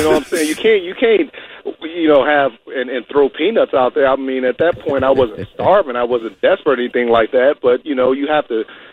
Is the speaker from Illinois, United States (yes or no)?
yes; Markham, Illinois, United States; I was a kid from Markham, Illinois.